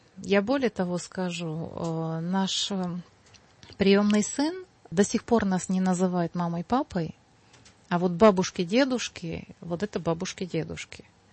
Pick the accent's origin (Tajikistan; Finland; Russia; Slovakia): Slovakia; Я выросла в Татрах, в горах Словакии, и...